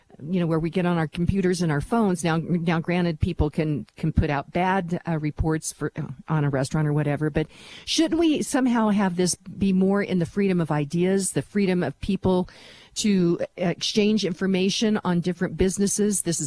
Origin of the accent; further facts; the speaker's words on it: Lone Tree, Colorado, United States; so this edict that we have in my hometown of Lone Tree